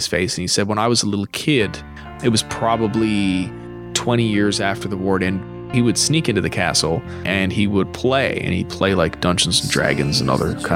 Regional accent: Newfoundland and Labrador, Canada; I'm from Newfoundland, a small island on the East Coast

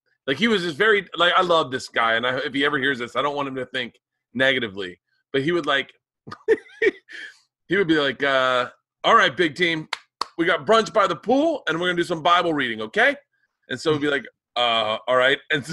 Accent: the South, United States; Like in the South, and I grew up in the South, I'm not shitting on the South

